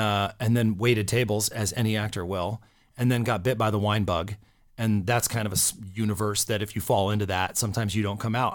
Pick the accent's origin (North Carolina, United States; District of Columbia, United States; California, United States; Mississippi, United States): California, United States; Orange County; And growing up in Orange County is, yeah, go there.